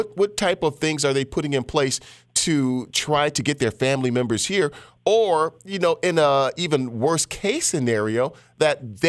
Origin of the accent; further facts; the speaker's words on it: Albany, New York, United States; now in Syracuse, United States; when I'm originally from Albany, New York, and I'm proud to tell, you know, the people back home in Albany